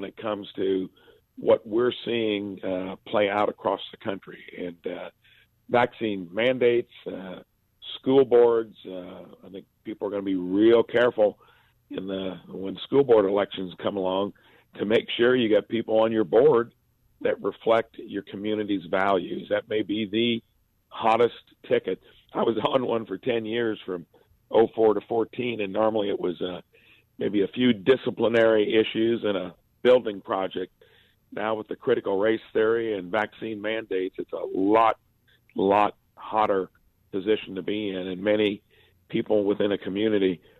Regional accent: Indiana, United States; So, yeah, even in my hometown and in the southern tip of Indiana, southwestern

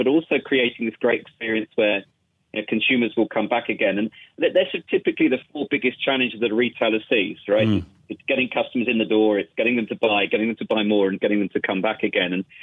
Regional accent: England, United Kingdom; also born or lived in Singapore; I mean, I'm originally from England, but spent about 12 years living in sort of Singapore and working across Asia.

